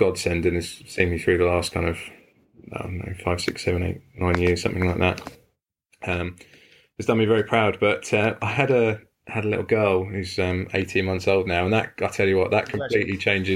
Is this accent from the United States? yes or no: no; England, United Kingdom; I say nil rather than zero because I'm English.